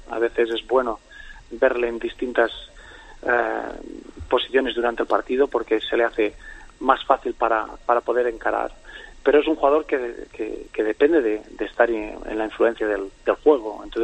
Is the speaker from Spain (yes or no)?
yes; Spain; moved away; la verdad que me fui de España hace muchísimos años, muy jovencito, y la verdad que siempre es bonito cuando hay, cuando se acuerdan de España